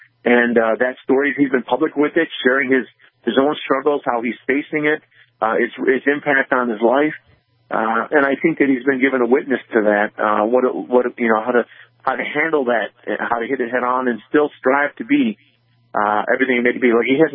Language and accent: English; Chicago, Illinois, United States; I'm actually from Chicago originally.